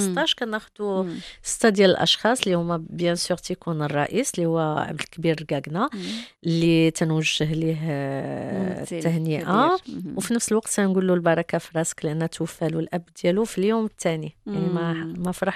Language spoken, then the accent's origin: Arabic; Morocco; accent: Moroccan; اشتغلت كمغربية يعني لهجتي المغربية بدك الكلمات ديالنا